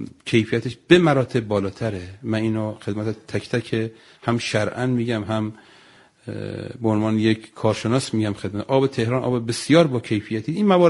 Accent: Kerman, Iran; بنده اهل کرمان هستم

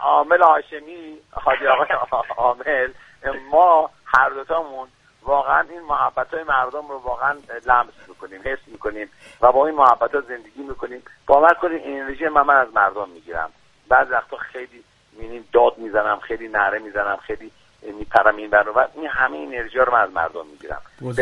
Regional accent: Iran; به عنوان یه ایرانی، به عنوان یه هموطن،

